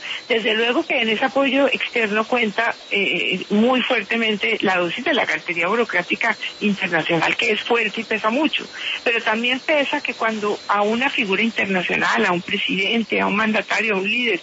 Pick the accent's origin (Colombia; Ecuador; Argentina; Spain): Colombia; Somos los colombianos los que hemos lidiado tantos años con eso y hemos sido sus víctimas